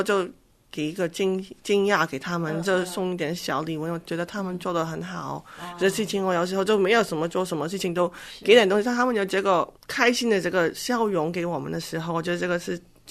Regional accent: Hong Kong; 因为我们长大的地方都不太一样，我在香港他在北京

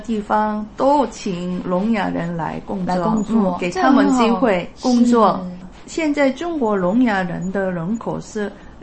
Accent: South Korea; Chinese is a second language; 我是韩国人。

